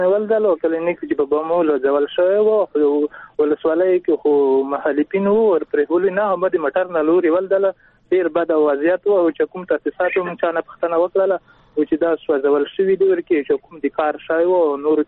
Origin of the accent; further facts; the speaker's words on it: Paktia, Afghanistan; او زه د پکتیا نه ورغلی یم